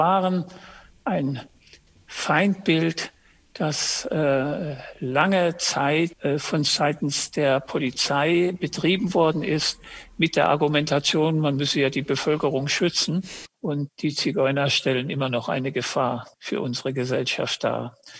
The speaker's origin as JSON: {"language": "German", "town": "Heidelberg", "region": "Baden-Württemberg", "country": "Germany", "tie": "born there", "said": "Wir wohnten zum Beispiel in Mannheim. Mannheim, das ist hier in der Nähe von Heidelberg. Ich bin ja in Heidelberg geboren."}